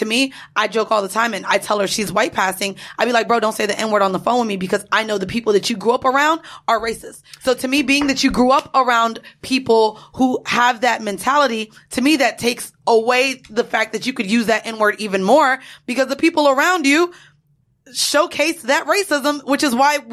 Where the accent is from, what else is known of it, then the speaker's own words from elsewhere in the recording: Florida, United States; Yeah, now, because, I mean, we're from Florida, so yes, New York is probably on a larger scale, too, as far as Dominicans